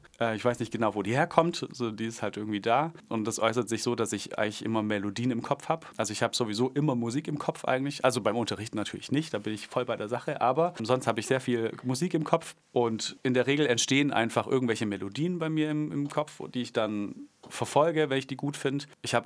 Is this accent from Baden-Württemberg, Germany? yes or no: yes; Schwäbisch Hall, Baden-Württemberg, Germany; Also ich bin in Schwäbisch Hall geboren, ich bin in Steinbach aufgewachsen. Genau, habe deshalb eine lange Schwäbisch Haller Geschichte.